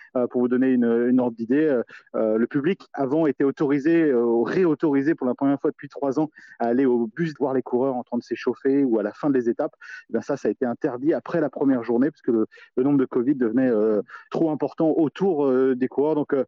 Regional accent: France; c'est vraiment beau à voir hein, quand on est français, de voir que c'est un produit qui s'exporte.

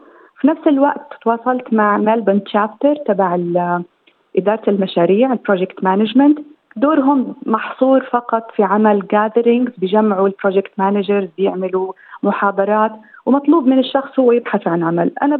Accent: Amman, Amman Governorate, Jordan; moved away as an adult; now in Australia; أردنية من أصل فلسطيني. هاجرت إلى أستراليا في منتصف عام 2019، جينا من عمان أنا وزوجي وأولادي.

